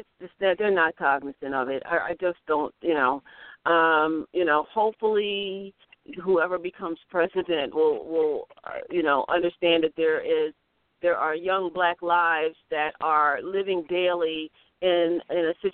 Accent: Baltimore, Maryland, United States; I was born in Baltimore. And I was I'm grateful to have been born in a culture in the 60s where life wasn't like this here.

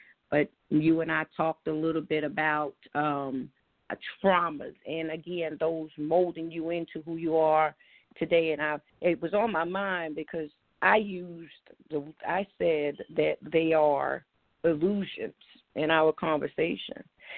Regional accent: Brooklyn, New York, United States; but I was raised in Brooklyn, and that is what our summers consisted of.

